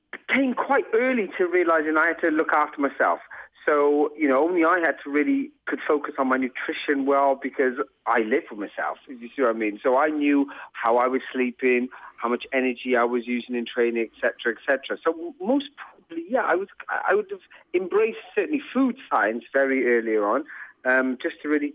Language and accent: English; Cardiff, Wales, United Kingdom; But I have a huge sense of pride because it is my hometown, as you said. And my hometown is capable of putting on events like this.